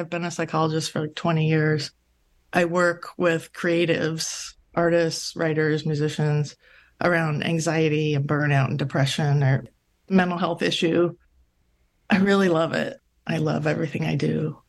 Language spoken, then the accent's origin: English; San Pedro, California, United States; I grew up in San Pedro, California in the 70s and 80s.